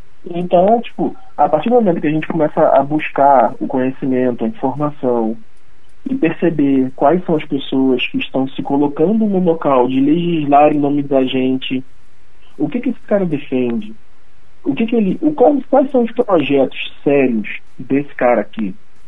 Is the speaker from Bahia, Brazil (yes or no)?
no; Rio de Janeiro, Brazil; now in Curitiba, Brazil; eu sou natural do Rio de Janeiro, eu moro em Curitiba desde 2019, e eu sempre vivi no Rio